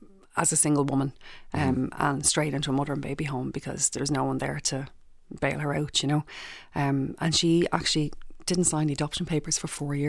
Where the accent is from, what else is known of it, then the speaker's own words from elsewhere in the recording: Belcamp, Leinster, Ireland; I grew up in Belcamp, so we just didn't have money.